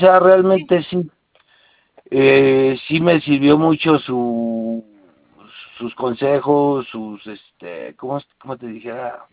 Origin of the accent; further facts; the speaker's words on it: Mexico; A ver, que veas que yo soy de México, ¿eh?